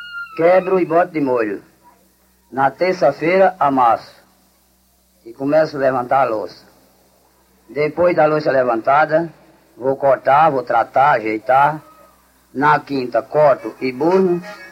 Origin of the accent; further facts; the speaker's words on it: Itaperuá, Brazil; born there; Nasci em Itaperuá, me batizei em Timbaúba de Mocói. Eu nasci no ano de 17, no dia 18 de Santana.